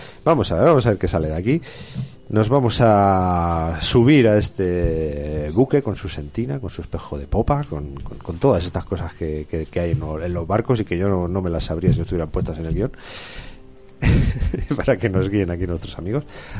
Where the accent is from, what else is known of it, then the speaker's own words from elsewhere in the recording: Spain; Se junta que somos españoles